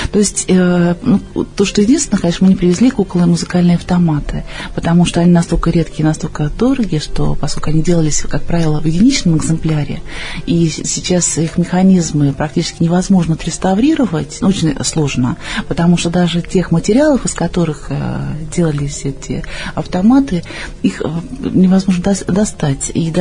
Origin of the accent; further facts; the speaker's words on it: Moscow, Russia; Я из Москвы и возглавляю музей уникальных кукол.